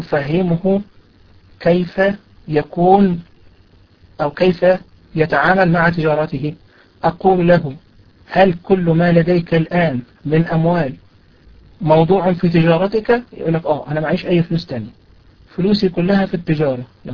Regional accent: Egypt; زي ما بيحصل عندنا في مصر، الجنيه في خلال سنة ممكن يفقد ثلث قيمته

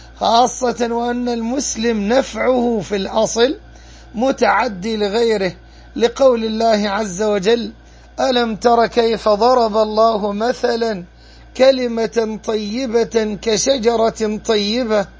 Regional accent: Egypt; ورق الحبلة مثل الكزورين عندنا في مصر

